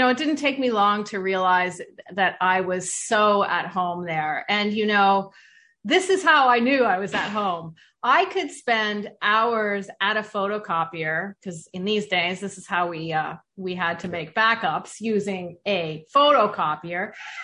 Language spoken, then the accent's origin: English; Toronto, Ontario, Canada; I am from Canada, Toronto, Ontario-ish, just outside of Toronto. And, you know, I went to university here and I stayed in this city ever since.